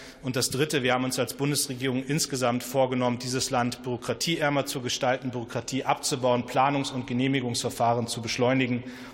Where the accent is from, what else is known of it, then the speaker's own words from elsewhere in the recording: Lower Saxony, Germany; in meiner Heimat in der Lüneburger Heide